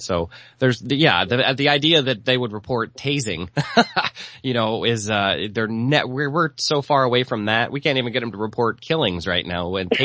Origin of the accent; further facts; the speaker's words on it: St. Louis, Missouri, United States; a lot of listeners know I grew up in St. Louis, and I have a lot of friends who live there